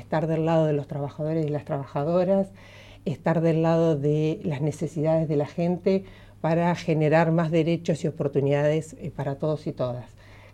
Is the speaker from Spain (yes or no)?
no; Villa Regina, Río Negro, Argentina; born there; also born or lived in Sierra Grande; now in Viedma, Argentina; acá a Viedma cuando nació mi hija y hace más de 18 años que estoy en Viedma, más allá de que soy nacida en Villa Regina, viví en Sierra Grande en la época del 83 hasta el 87 y después volví